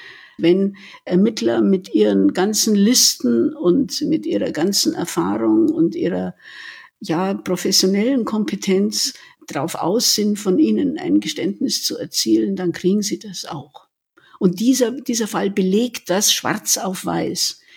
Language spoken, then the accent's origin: German; Munich, Bavaria, Germany; born there; ich also als geborene Münchnerin